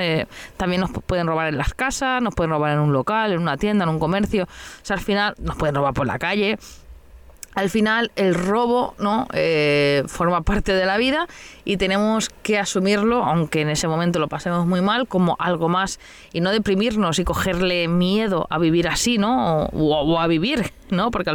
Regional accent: Mataró, Catalonia, Spain; A mí me robaron en Mataró, en mi casa, en donde pone el DNI, que yo nací, o sea, en mi ciudad natal.

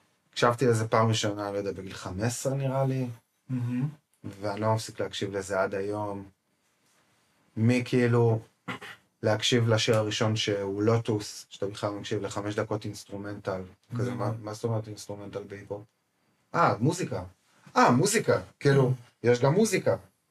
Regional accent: Jerusalem, Jerusalem District, Israel; אני בתור ירושלמי שומע את השיר הזה בתיכון.

